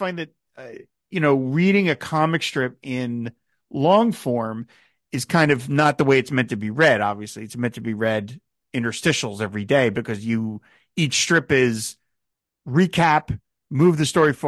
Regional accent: Philadelphia, Pennsylvania, United States; I grew up in the Philadelphia area. We had a bunch of newspapers.

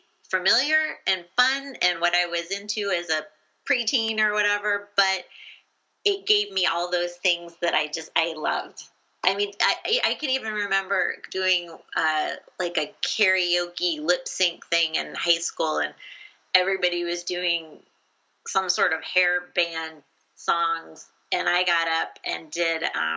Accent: Fort Collins, Colorado, United States; I grew up in Fort Collins, Colorado, and we had a store called Rocky Mountain Records and Tapes.

